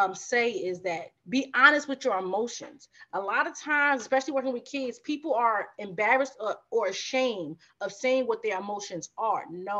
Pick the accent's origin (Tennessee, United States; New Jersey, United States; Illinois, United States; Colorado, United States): New Jersey, United States; Newark; I grew up in Newark in the 80s.